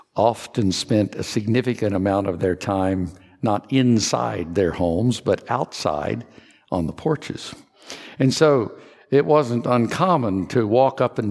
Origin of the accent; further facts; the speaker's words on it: Kentucky, United States; I told you this morning that I grew up in Kentucky, and in Kentucky, when people, southeastern Kentucky in the hills, the traditional architectural styles of Kentucky homes is different than in some other parts of the country.